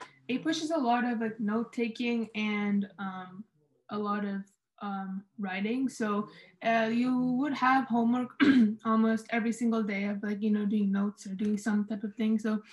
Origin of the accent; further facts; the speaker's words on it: United States; for me, like I'm an American citizen, so I wanted to learn more about our history